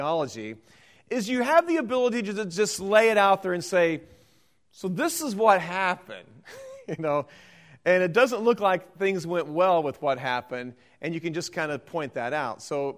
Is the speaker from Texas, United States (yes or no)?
yes; Dallas, Texas, United States; So I was raised in a very political Republican Dallas Cowboy family. I grew up in Dallas, you know.